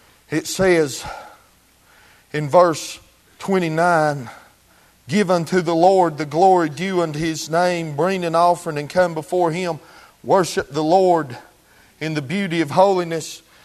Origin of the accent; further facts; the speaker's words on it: Marion, North Carolina, United States; when it got to my hometown, the news that the war had been ended, the old timers said that on Main Street of Marion, North Carolina